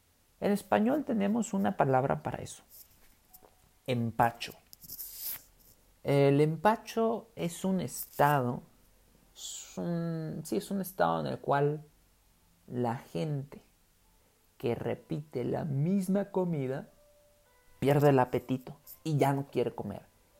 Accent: Guerrero, Mexico; yo vengo de Guerrero, vengo del campo.

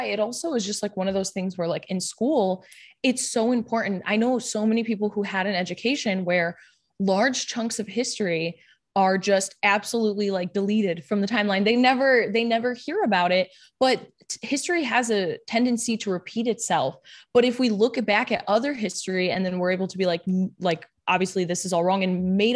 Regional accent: Chicago, Illinois, United States; I'm from Chicago for anyone who doesn't know.

